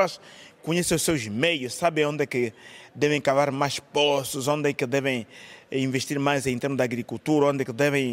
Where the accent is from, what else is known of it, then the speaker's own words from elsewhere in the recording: Angola; Isso para mim é uma grande tragédia como angolano.